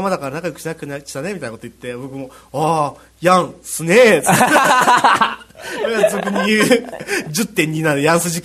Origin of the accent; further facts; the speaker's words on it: Oita, Japan; 私、大分県から来ました